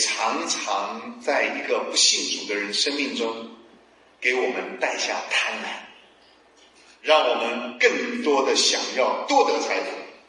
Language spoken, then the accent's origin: Chinese; China